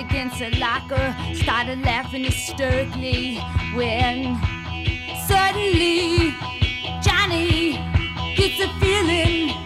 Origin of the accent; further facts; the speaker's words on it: Curitiba, Paraná, Brazil; Eu nasci em 77, cresci na década de 80 em Curitiba.